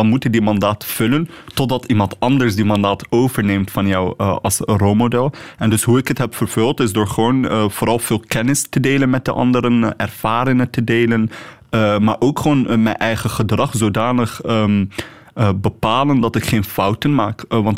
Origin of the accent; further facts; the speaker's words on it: Netherlands; now in Brussels, Belgium; Ik ben een Nederlander of in jullie ogen een Hollander. En ik ben daar echt fier op. Ik ben een trotse Nederlander die leeft hier in Brussel en geniet van het Belgische.